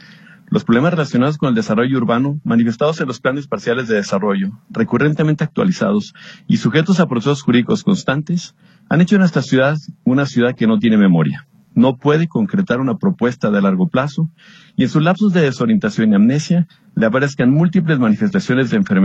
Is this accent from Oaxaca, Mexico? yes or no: no; Guadalajara, Jalisco, Mexico; haciendo una felicitación a Guadalajara, de manera particular a cada uno de los que la habitamos y somos orgullosamente tapatíos